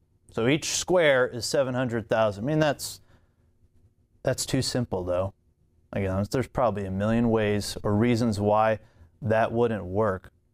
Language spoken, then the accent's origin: English; Illinois, United States; And I'm from Illinois, and I remember laughing at these maps all through my teen years